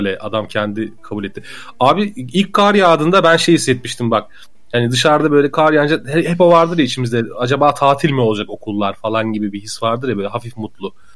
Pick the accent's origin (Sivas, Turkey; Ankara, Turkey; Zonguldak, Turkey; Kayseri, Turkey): Ankara, Turkey; now in Istanbul, Turkey; Ankara'da büyüdüm. O yüzden daha çok kar görüyordum ben ama...